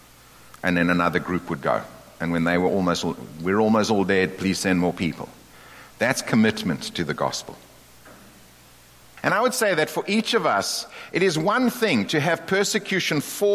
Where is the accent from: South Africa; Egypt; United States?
South Africa; I come from South Africa, we living there.